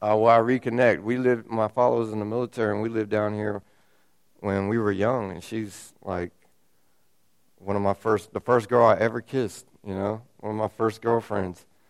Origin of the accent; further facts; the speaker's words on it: North Carolina, United States; now in Louisiana, United States; I'm from North Carolina. Now I'm in Louisiana. You know what I mean? I'm in Louisiana, and I'm sitting here preaching to y'all.